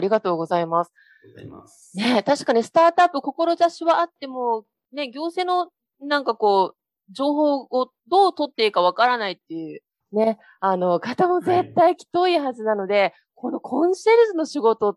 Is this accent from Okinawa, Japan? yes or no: yes; Okinawa, Japan; 結構ね、この地元沖縄でも起業したいとかね、